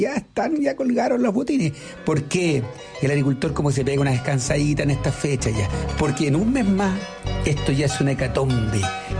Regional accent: Chile; todos somos chilenos

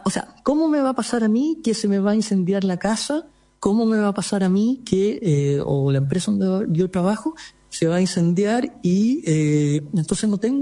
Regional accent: La Serena, Coquimbo, Chile; now in Santiago, Chile; yo soy de La Serena, vivo acá en Santiago hace más de 30 años

